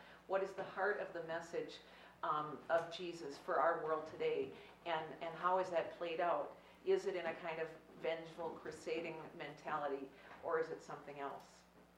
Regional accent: Northfield, Minnesota, United States; I was in college in my hometown, Northfield, Minnesota, going pretty much every Sunday to church at my home church, St. John's Lutheran Church

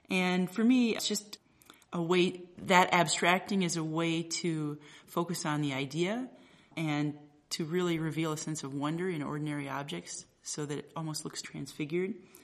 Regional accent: Waterloo, Iowa, United States; We're both originally from Iowa. She loves tractors. Like I said, I grew up near Waterloo, Iowa, and my dad and my uncles actually worked at the John Deere factory.

